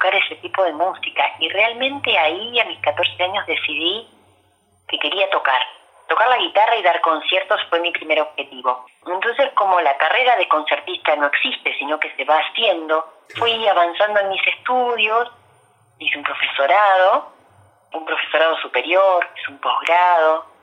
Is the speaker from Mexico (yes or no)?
no; Mercedes, Buenos Aires Province, Argentina; Tenía 12 años y fui a un taller de guitarra en mi ciudad natal, la ciudad de Mercedes, provincia de Buenos Aires